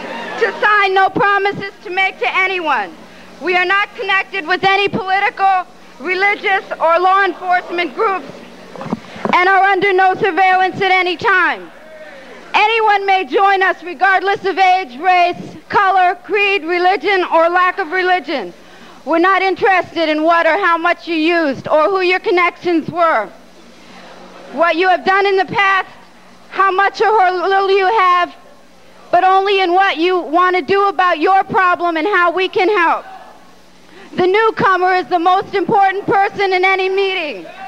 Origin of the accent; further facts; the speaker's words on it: New York City, New York, United States; I'm an addict from New York City.